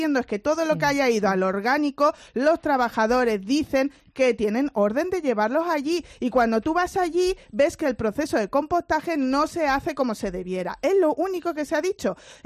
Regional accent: Andalusia, Spain; Yo que además, que soy de la Costa del Sol, mi reciclaje de plásticos y de cartones lo recoge el consorcio y lo lleva a Casares.

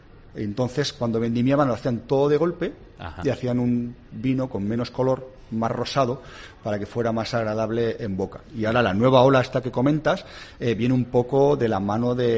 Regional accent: Region of Murcia, Spain; como nosotros que somos de Murcia

